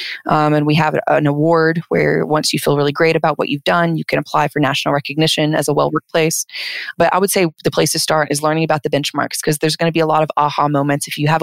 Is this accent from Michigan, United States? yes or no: no; Alabama, United States; So I'm originally from the Southeast, so I'm from Alabama